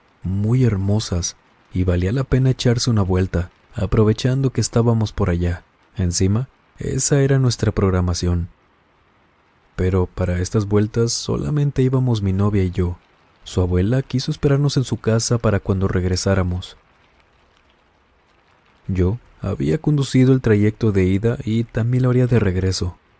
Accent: Escobedo, Nuevo León, Mexico; nuestra ciudad, Monterrey, Nuevo León, aunque yo soy del municipio de Escobedo.

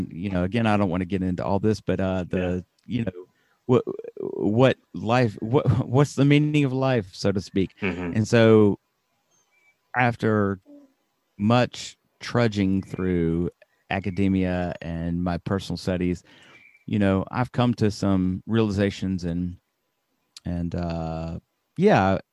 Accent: Alabama, United States; I grew up in Alabama. You might be able to hear a little bit of my accent. I try to turn it down.

